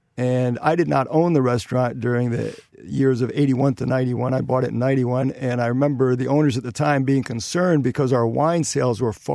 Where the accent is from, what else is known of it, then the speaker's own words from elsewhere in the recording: New York, United States; growing up on the East Coast in New York, I always had a vision of cellaring wine.